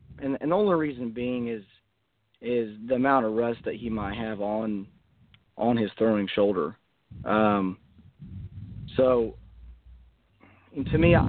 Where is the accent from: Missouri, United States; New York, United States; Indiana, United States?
Indiana, United States; I'm from Indiana, so it's just kind of one of those things. You know, it's a hometown team.